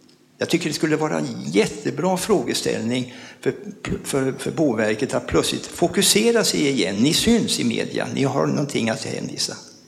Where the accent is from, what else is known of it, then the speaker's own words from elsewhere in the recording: Stockholm, Stockholm County, Sweden; en fråga som jag känner som stockholmare varmt för.